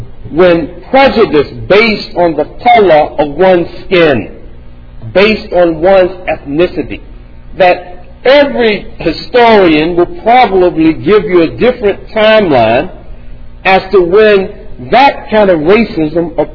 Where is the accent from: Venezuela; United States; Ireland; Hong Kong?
United States; North Carolina; You see, growing up in North Carolina, at the time that I grew up, we had an apartheid system all across the southern states in the United States.